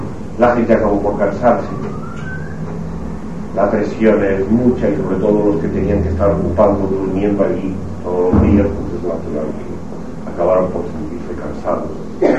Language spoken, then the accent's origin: Spanish; Zamora, Castile and León, Spain; acabo de llegar ahora de mi tierra, de Zamora, donde había un cuartel viriato, en una de las puntas de la ciudad